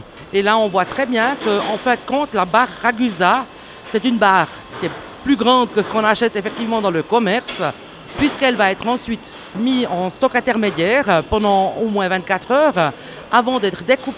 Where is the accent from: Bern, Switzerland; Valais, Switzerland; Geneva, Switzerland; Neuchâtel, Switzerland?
Bern, Switzerland; Courtébert; Je viens de Courtébert, exactement.